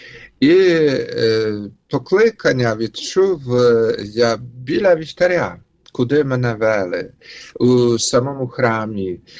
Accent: Vinnytsia Oblast, Ukraine; Так, я родом з Вінниччини, з Поділля. Народився біля місцевості Барв, Сергія Адамівка. Це у Вінницькій області

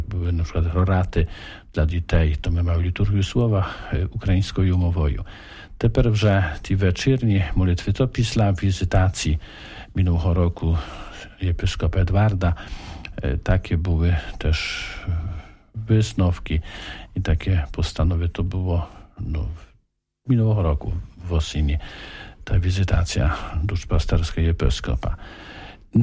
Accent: Lesser Poland, Poland; Polish is a second language; Ja wychowałem się w parafii, jaka jest blisko Tuchowa

